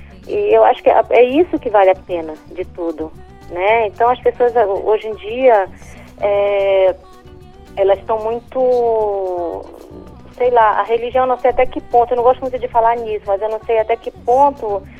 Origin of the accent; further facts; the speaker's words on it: Brazil; numa família realmente que eu sou católica, lógico, né? Mas aí a gente vai crescendo e a gente vai percebendo que nós somos brasileiros.